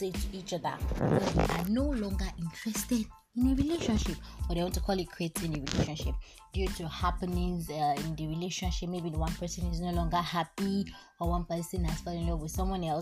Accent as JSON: {"language": "English", "country": "Nigeria", "said": "that is one thing that is one of the amazing things of being Nigerian. We just find our own way to ease our problems and our own situations."}